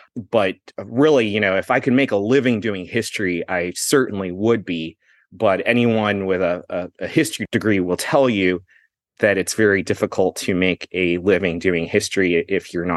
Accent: Cleveland, Ohio, United States; now in Columbus, United States; And I grew up in the Cleveland area and I moved down to Columbus.

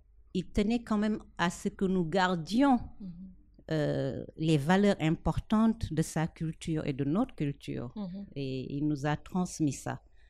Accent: Dakar, Senegal; born there; Alors moi, je suis née à Dakar, c'est vrai, mais je dis toujours je suis née à Dakar, mais dans un village. Ma maison est un village parce que mes parents sont arrivés du village.

